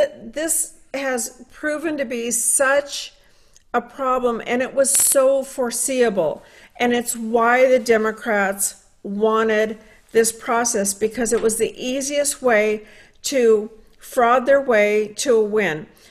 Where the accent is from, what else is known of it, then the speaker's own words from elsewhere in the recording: United States; I am simply an American looking at what's right in front of my own face, and I'm not ignoring it.